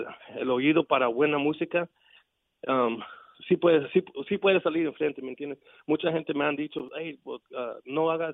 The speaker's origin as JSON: {"language": "Spanish", "town": "Houston", "region": "Texas", "country": "United States", "said": "de donde estoy, yo soy de Houston, Texas, ¿verdad?"}